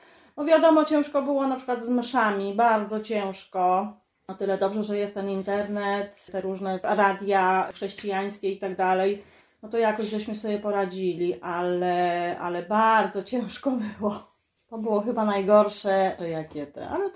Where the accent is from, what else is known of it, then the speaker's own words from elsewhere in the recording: Rzeszów, Subcarpathian Voivodeship, Poland; moved away as an adult; Jesteśmy z Rzeszowa. Mąż przyjechał tutaj w 2005 roku. Tak, był tu sam niestety przez 7 lat. Ja tu dojechałam w 2012.